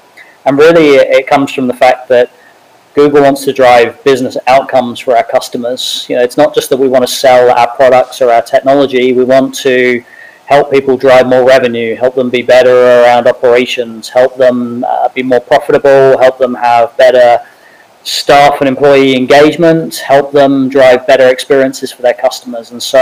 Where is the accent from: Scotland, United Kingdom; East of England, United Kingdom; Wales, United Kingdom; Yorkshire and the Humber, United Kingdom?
East of England, United Kingdom; Cambridge; I think my accent's a bit blurred these days. I'm originally from the UK. I grew up there sort of around the Cambridge area, and like most people in the UK, went towards London to work.